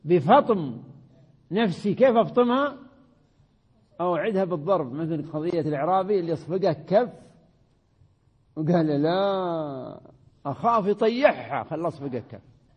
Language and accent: Arabic; Riyadh Province, Saudi Arabia; طبعا في مثال عندنا في نجد